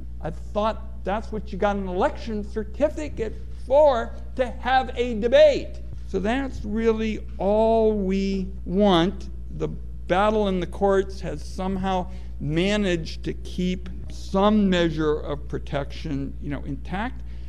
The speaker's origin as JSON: {"language": "English", "region": "Oregon", "country": "United States", "tie": "born or raised there", "said": "having talked to so many dreamers in my home state of Oregon"}